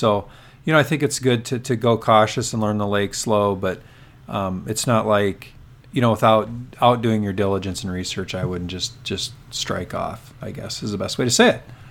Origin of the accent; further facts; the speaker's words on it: Iowa, United States; also born or lived in Duluth, United States; Well, I was actually raised in Iowa, even though I was born in Duluth. But I'm raised in Iowa, and so my family's here.